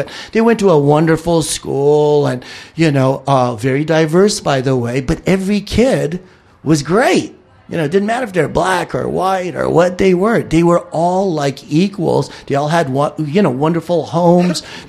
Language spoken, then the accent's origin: English; Los Angeles, California, United States; My brother and I, we grew up in Toluca Lake, North Hollywood, one block on the other side of Clybourne, you know, so you got Burbank on the one side and it's LA on the other.